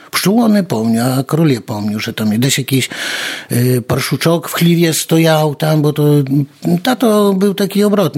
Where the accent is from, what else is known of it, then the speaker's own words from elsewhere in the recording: Kaniuky, Podlaskie Voivodeship, Poland; also born or lived in Kenchyn; Я народився в Кенчині, а мой тато родом з Канюк походить. Я мав 4 літа, як ми приїхали туди до Канюка. Мама з Гукович, по такий акцент, як у нас говорять тут в Канюк, з Гукович, то 5 кілометрів через річку.